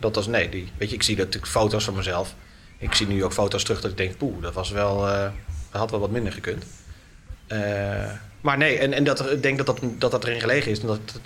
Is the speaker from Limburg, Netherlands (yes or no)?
no; Naarden-Bussum, North Holland, Netherlands; Ik ben op mijn 16e Chinees gaan bezorgen in de stad waar ik ben opgegroeid. In Naarden-Bussum.